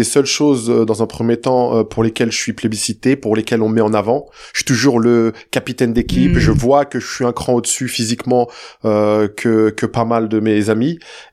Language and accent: French; Saint-Cyr-l'École, Île-de-France, France; also born or lived in Le Chesnay; Je suis né en 1980, donc en 1980 dans les Yvelines. Je suis né au Chênaix. Ensuite, on déménage quand je suis très jeune dans la ville de Saint-Cyr, pas loin de Versailles, petite cité HLM.